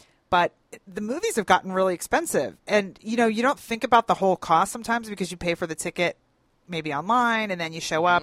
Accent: Philadelphia, Pennsylvania, United States; I grew up in Philadelphia

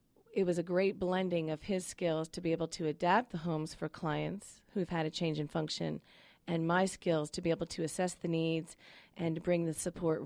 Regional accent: New York, United States; moved away as an adult; No, I'm originally from New York State and went to graduate school in Boston and then moved here in 96.

